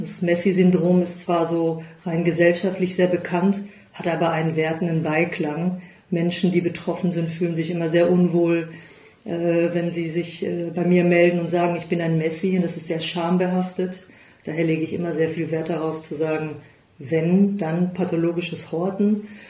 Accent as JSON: {"language": "German", "town": "Düsseldorf", "region": "North Rhine-Westphalia", "country": "Germany", "said": "ich bin Düsseldorferin und werde dieses Jahr 50 Jahre alt"}